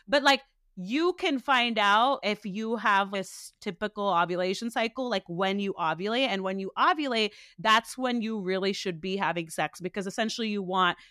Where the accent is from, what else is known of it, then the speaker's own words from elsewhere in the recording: United States; I am Malayali American. I also identify as a Christian.